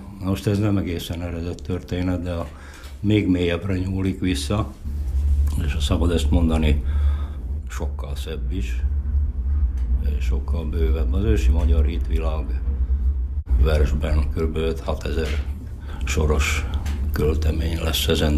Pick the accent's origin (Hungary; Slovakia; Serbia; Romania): Slovakia; Upper Hungary; Felvidéki magyarként az ott volt a kedvenc téma, a megmaradásunk, a kultúránkért való küszködés.